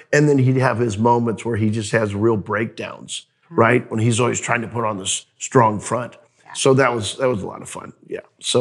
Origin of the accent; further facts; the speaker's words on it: Missouri, United States; Now, I grew up in, central Missouri, so I didn't grow up eating Kansas City barb